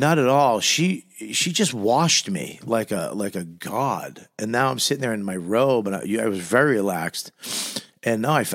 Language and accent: English; Boston, Massachusetts, United States; moved away as an adult; now in New York, United States; We dated in Boston. We're both from Boston. I moved to New York. She moved to LA.